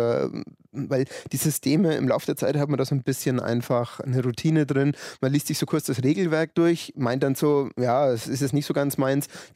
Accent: Hof, Bavaria, Germany

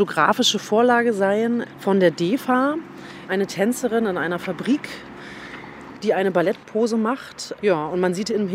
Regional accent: Magdeburg, Saxony-Anhalt, Germany; ich komme selber aus Magdeburg, ist eine größere Stadt auf jeden Fall, aber es hatte auch Teile, wo Straßenzüge einfach leer standen.

